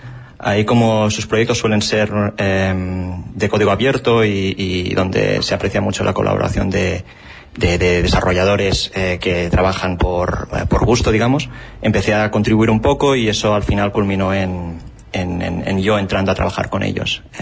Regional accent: Cabrera de Mar, Catalonia, Spain; Soy de Barcelona, sí. Soy de un pueblo cerca de Barcelona, Cabrera de Mar.

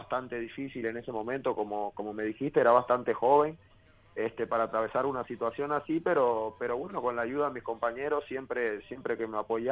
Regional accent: Colombia; now in Uruguay; Mis compañeros me dicen que soy un uruguayo más, que no soy colombiano, que soy de la calle Colombia, cerca de Canal 4.

